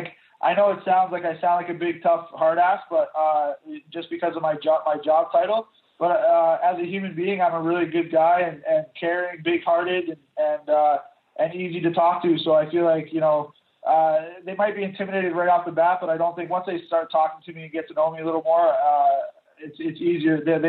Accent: Canada; I'm the Canadian heavyweight champ.

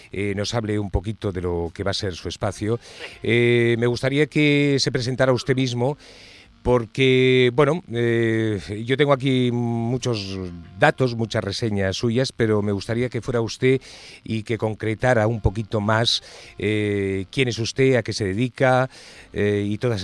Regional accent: Asturias, Spain; now in Catalonia, Spain; yo soy asturiano, pero, bueno, pero vivo en Cataluña y sí, claro que le entiendo.

